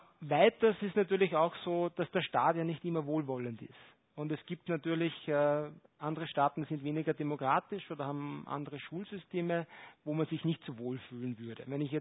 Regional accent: Linz, Upper Austria, Austria; ich bin selber in Linz am Wienermichel aufgewachsen

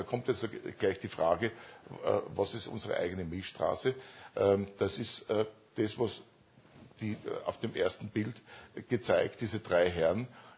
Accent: Graz, Styria, Austria; die Vergleichspole zwischen den beiden Keplerstädten in Österreich, also im jetzigen Österreich, Graz, meine Heimatstadt

